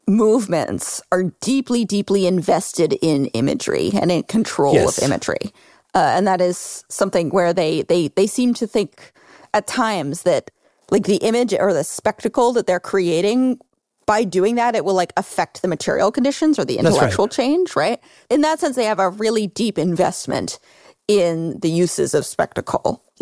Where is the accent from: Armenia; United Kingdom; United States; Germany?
United States; This is me being the American.